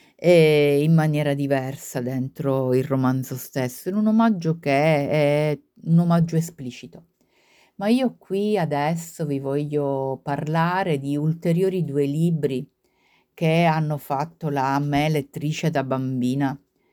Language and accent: Italian; Syracuse, Sicily, Italy; Io sono siciliana, sono di Siracusa, anche se sono tantissimi anni che vivo fuori, mi verrebbe da dire all'estero